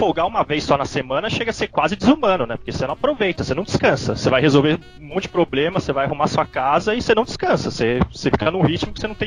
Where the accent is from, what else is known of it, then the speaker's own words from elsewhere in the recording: São Paulo, Brazil; Eu sou do ABC Paulista, sangue de sindicalista aqui, velho.